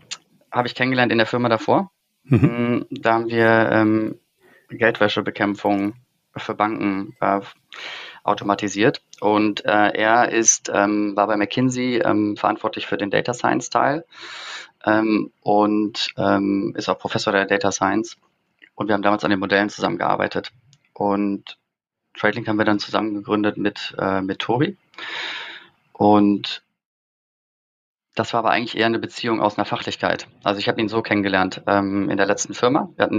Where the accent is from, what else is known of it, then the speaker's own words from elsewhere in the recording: Cologne, North Rhine-Westphalia, Germany; Ich komme aus Köln